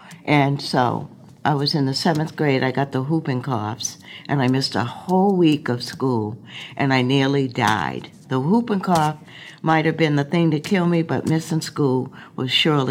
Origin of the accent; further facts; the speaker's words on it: Georgia, United States; I'm 78 years old. I came up from Georgia.